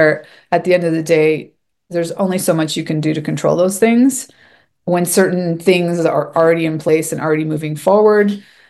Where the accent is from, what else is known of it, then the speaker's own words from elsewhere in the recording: Canada; moved away as an adult; now in Mexico; living in Mexico for 15 years was embracing, like, first there was, as a Canadian who generally doesn't like chaos